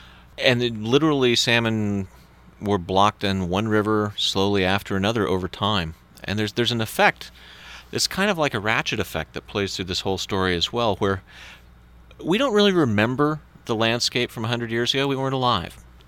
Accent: West Coast, United States; Growing up on the West Coast and living in the Northwest for a long time

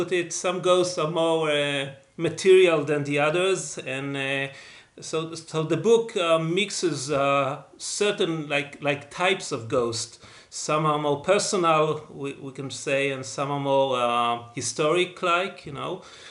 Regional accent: Haifa, Haifa District, Israel; English is a second language; also born or lived in Jerusalem; But I was born in Israel. I was born in Jerusalem. I grew up. I was raised in Haifa. And I never lived in the U.S., you know, except for, well, like 1 year, my sabbatical or 2 years.

